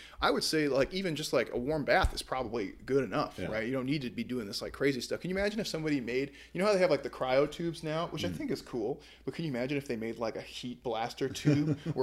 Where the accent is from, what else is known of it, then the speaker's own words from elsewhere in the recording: Midwest, United States; I'm from the Midwest. It's supposed to be like zero right now.